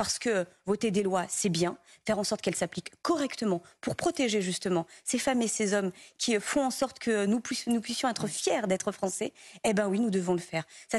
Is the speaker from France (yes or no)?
yes; France; Retrouvons un peu cette capacité à être fiers en tant que Français.